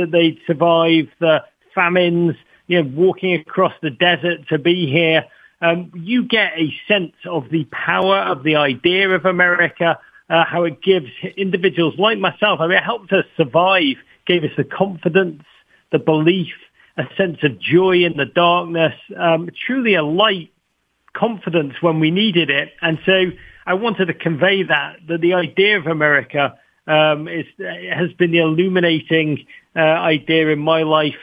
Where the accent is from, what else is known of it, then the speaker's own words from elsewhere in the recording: Liverpool, North West England, United Kingdom; now in United States; I grew up in Liverpool in the 1980s with the skyline of Manhattan painted on my bedroom wall. I always considered myself to be an American trapped in an English boy's body.